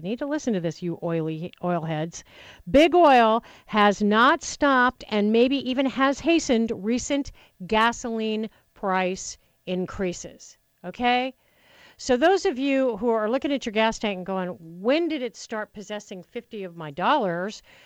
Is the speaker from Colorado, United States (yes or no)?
yes; Nunn, Colorado, United States; also born or lived in Greeley; And since I grew up in Nunn, Colorado, and lived in Greeley, and have, you know, been back and forth in the state doing talk radio